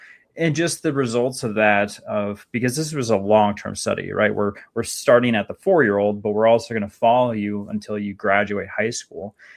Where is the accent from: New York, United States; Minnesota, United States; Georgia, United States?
Minnesota, United States; out in Minnesota, my home state.